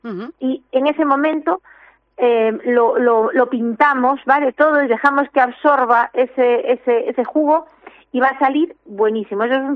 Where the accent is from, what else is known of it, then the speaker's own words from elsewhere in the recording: Galicia, Spain; como buenas gallegas que somos